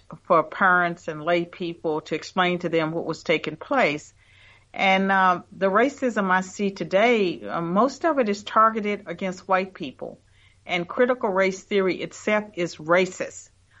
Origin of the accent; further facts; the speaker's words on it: United States; And so, you know, being born in America was great, but I know that God is all powerful.